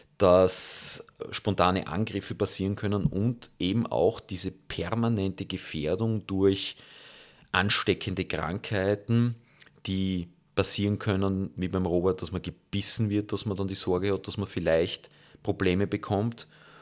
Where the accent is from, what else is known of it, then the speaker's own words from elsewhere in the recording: Graz, Styria, Austria; bin ich ja auch vom Land in die Stadt gekommen. Also ich bin aus Graz gekommen